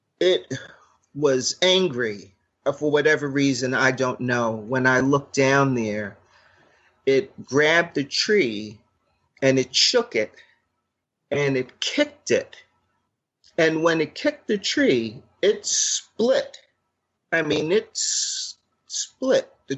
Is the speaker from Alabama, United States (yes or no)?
no; Brooklyn, New York, United States; at the time I grew up in Brooklyn, fully urban area, and we lived in an apartment building that was above a jewelry store.